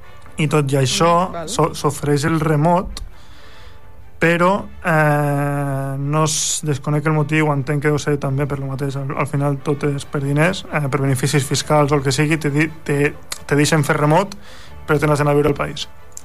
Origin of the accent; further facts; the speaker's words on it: Lleida, Catalonia, Spain; jo sóc de Lleida, i tenen la perspectiva de que estàs a dalt dels Pirineus. Dius, no, que Lleida també és pla, que Lleida és molt gran